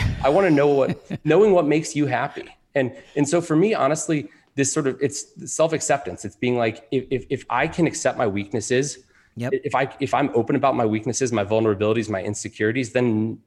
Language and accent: English; Alexandria, Virginia, United States; I am. I grew up in Alexandria, Virginia, went to T.C. Williams High School.